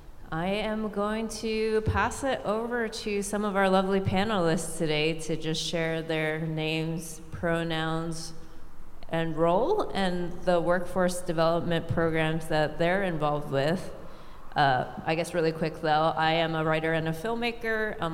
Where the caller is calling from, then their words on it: Seattle, Washington, United States; I am calling from Seattle, land of Coast Salish people, including the Duwamish tribe